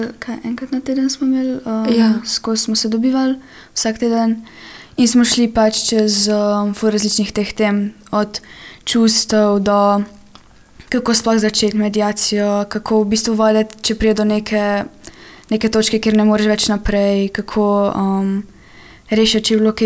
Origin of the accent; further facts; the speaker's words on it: Lower Sava, Slovenia; prihajam iz okolice Krškega, zdaj obiskujem tretji letnik laboratorijskega tehnika na SŠFKZ-ju.